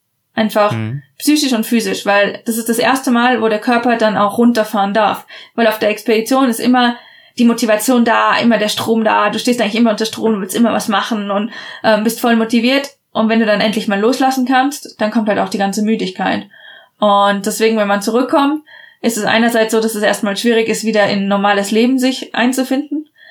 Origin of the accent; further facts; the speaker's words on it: Darmstadt, Hesse, Germany; also born or lived in Switzerland; Also ich bin in der Schweiz geboren und habe hier meine ersten Jahre gewohnt und habe dann aber meine Schulzeit fast vollständig in Darmstadt gemacht.